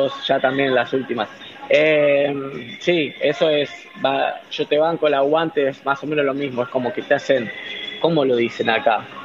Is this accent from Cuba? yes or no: no; Argentina; accent: Argentine; No hablo como mexicano, hablo como argentino, pero con el español argentino...